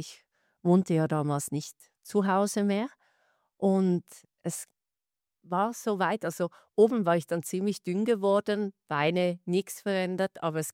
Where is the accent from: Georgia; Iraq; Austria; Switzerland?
Switzerland; Dietikon, Zurich; also born or lived in Emsland, Germany; Also ursprünglich komme ich ein Teil aus Deutschland, aus dem Emsland. Und meine Mutter ist Schweizerin. Und daher bin ich in der Schweiz groß geworden und aufgewachsen in Dietikon. Dort wohne ich auch zeitlich immer noch